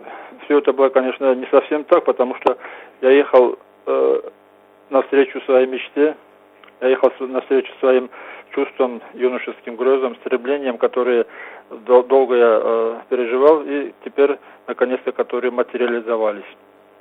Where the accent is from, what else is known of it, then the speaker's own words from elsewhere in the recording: Nalchik, Kabardino-Balkaria, Russia; Я из Нальчика.